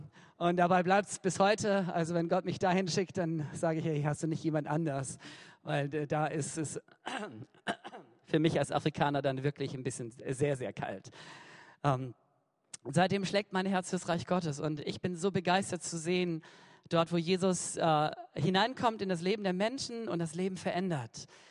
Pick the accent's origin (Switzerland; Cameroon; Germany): Cameroon; Ja, ich bin im Ausland groß geworden. Mein Papa und meine Mutter, sie waren Missionare in Kamerun.